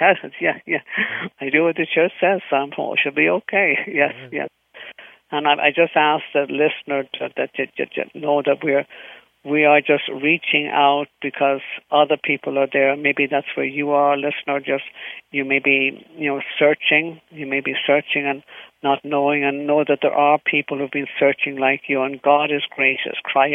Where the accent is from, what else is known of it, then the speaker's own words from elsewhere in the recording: Dublin, Leinster, Ireland; 97% when I grew up in Dublin, Ireland.